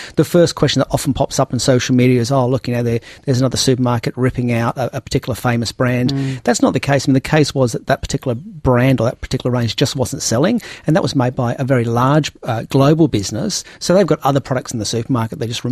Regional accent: Adelaide, South Australia, Australia; when I was growing up in Adelaide.

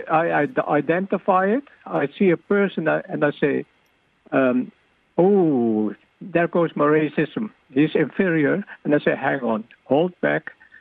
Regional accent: Netherlands; accent: Dutch-Indonesian; English is a second language; You can hear from my accent that I'm Dutch-Indonesian, and I was shocked to realize that I am a racist.

